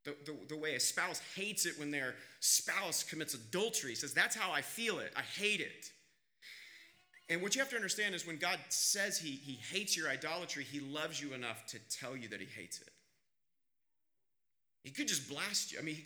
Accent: Kansas, United States; I grew up in Kansas

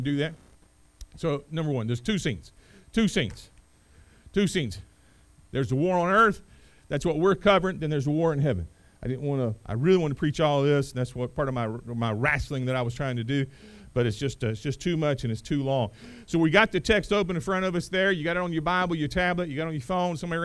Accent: United States; I think I'm just as hardwired as an American that ought to do that.

